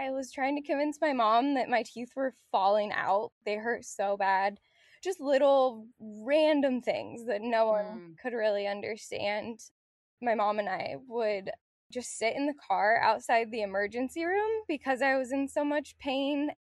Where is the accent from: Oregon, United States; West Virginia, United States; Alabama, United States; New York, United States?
Oregon, United States; Growing up in Central Oregon, I was very much outside all the time